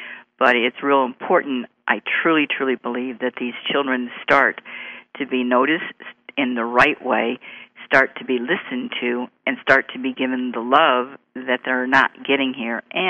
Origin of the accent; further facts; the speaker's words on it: Illinois, United States; now in New Mexico, United States; I'm actually from Illinois, but I moved to New Mexico. It was 2 years ago this last April.